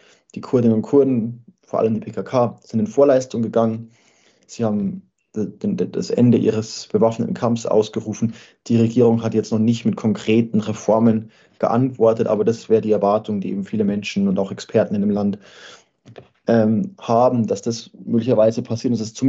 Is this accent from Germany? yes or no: yes; Bavaria, Germany; ich komme aus Bayern